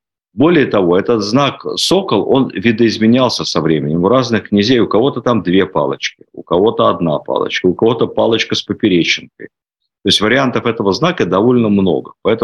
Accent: Ukraine; Ну, при всем уважении, я сам с Украины родом.

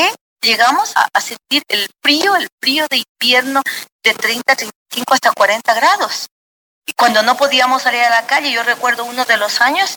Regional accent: Loja, Ecuador; todo el mundo que dice, ¿de dónde eres? De Loja. Ah, seguro sabes cantar o tocar un instrumento o hacer poesía. Es una ciudad maravillosa.

